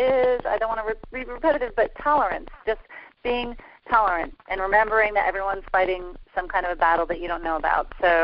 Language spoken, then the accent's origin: English; New Orleans, Louisiana, United States; Well, New Orleans, my hometown here